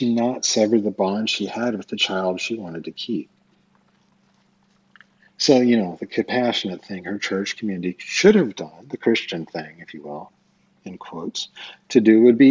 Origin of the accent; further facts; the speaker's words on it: Twin Falls, Idaho, United States; born there; I was born in Twin Falls, Idaho, in Magic Valley, at the Magic Valley Regional Medical Center, on April 15th, 1974